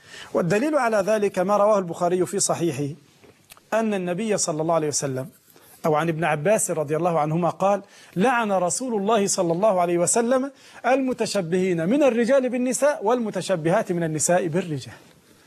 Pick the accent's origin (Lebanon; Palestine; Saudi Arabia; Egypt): Egypt; الخياطين يفعلون عندنا في مصر هذا القطان من الحرير